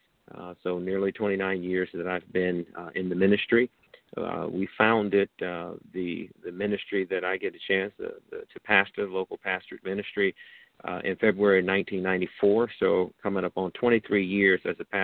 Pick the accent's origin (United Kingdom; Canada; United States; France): United States; East St. Louis, Illinois; moved away as an adult; I am originally from the Midwest, from East St. Louis, Illinois, about 8 hours south of Chicago, born and raised.